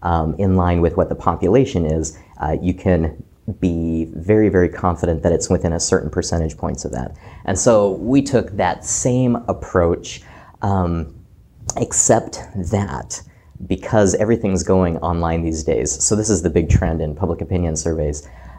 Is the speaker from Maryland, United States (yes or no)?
no; Idaho, United States; also born or lived in Cache Valley, Utah; Sure. I grew up in Idaho and Cache Valley, Utah. Went to Utah State University, got a political science degree.